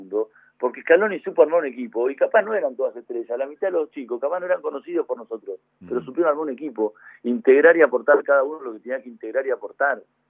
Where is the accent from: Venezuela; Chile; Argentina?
Argentina; Yo quiero que a este gobierno le vaya bien porque soy argentino